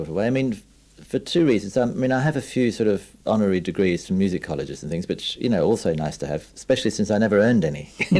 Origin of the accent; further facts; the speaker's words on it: Australia; now in London, United Kingdom; I am an Australian living in London, and I do actually feel more Australian than London.